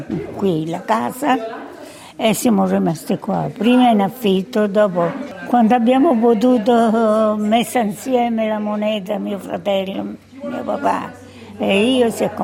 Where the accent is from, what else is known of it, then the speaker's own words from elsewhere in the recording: Canneto, Sicily, Italy; moved away as an adult; now in Australia; Io vengo dalle Isole Eolie, provincia Messina.